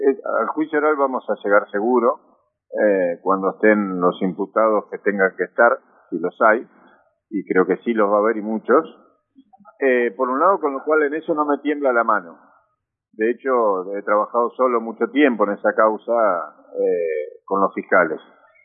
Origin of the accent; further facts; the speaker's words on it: General Belgrano, Buenos Aires Province, Argentina; en los años que me crié en General Belgrano